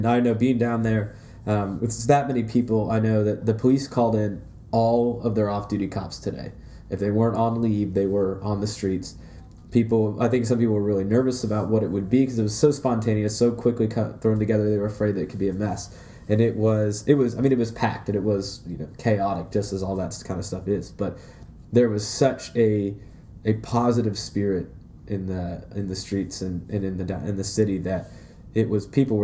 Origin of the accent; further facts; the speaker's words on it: Indiana, United States; I'm originally from Indiana. I was living in Indiana when the Colts, under the glorious Peyton Manning, one. I'm from Indiana.